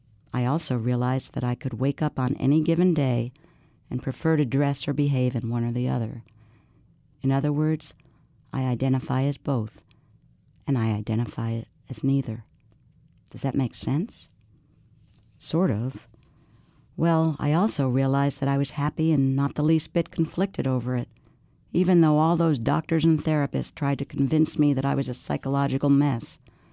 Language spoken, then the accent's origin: English; Samoa; now in United States; I was born a male in Samoa. I was called Fafafine, which is considered a third gender there. My family treated me like a girl, and I fulfilled the role of daughter. When I moved to the United States